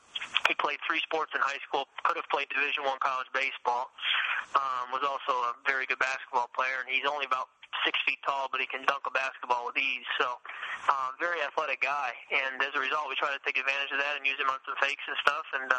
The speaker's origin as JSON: {"language": "English", "town": "Chicago", "region": "Illinois", "country": "United States", "tie": "born or raised there", "said": "So I grew up a big Iowa fan growing up in Chicago and went to as many games as we could."}